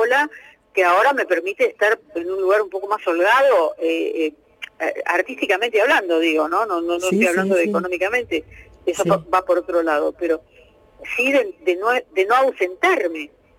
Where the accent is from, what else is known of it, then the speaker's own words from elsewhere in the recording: Argentina; me considero argentina y muy orgullosa.